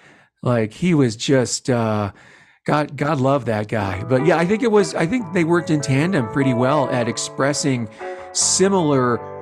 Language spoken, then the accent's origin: English; Longmont, Colorado, United States; also born or lived in Boulder; You know, Bree, I grew up in Longmont and I lived in Boulder for a while.